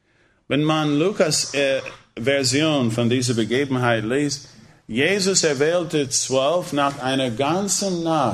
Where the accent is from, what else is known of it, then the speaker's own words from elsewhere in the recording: Trentino-Alto Adige, Italy; Ich bin Südtiroler, ich möchte hier etwas unter Südtirolern tun.